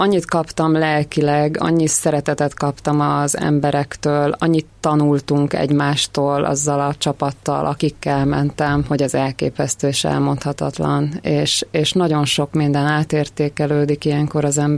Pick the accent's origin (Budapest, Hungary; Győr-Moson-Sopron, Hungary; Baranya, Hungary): Baranya, Hungary; Pécs; Ugye én pécsi vagyok